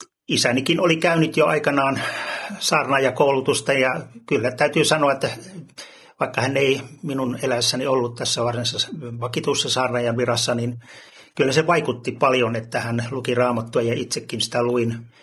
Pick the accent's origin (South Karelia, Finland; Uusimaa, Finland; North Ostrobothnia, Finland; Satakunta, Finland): Uusimaa, Finland; Vantaa; Olen lähtöisin ihan täältä pääkaupunkiseudulta. Vanhempien juuret kyllä ovat Itä-Suomessa, mutta vähän ennen syntymääni he tänne kotiutuivat ja niinpä olen asunut melkein koko ikäni Vantaalla. Sillähän se oli Helsingin maalaiskunta, kun olin ihan pieni. Synnyin kyllä Helsingin puolella.